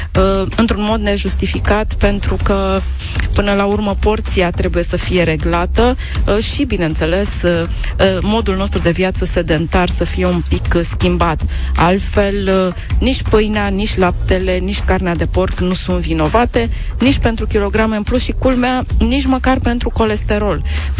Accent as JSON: {"language": "Romanian", "town": "Câmpina", "region": "Prahova", "country": "Romania", "said": "Ah, și eu sunt din Câmpina. Suntem aproape."}